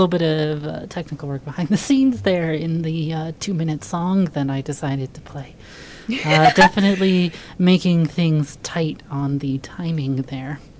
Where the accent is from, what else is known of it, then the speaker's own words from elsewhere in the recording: Canada; I am a lesbian from Canada, and I have been a lumberjack.